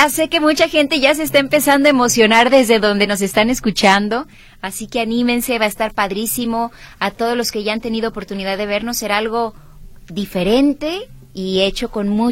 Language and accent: Spanish; Guadalajara, Jalisco, Mexico; Los dos somos de Guadalajara.